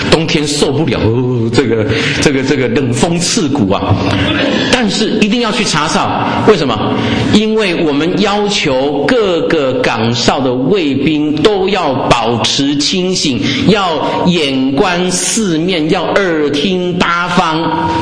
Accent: Taiwan; 在台湾我们说枪是军人的第二

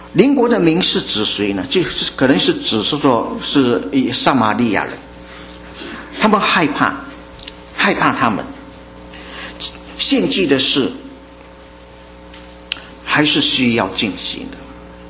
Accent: China; 认罪悔改对于我们中国人来说是很不容易的，我们没有办法做到。

